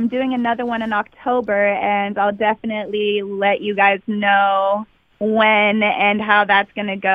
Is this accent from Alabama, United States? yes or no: no; Oakland, California, United States; born there; I was born in Oakland.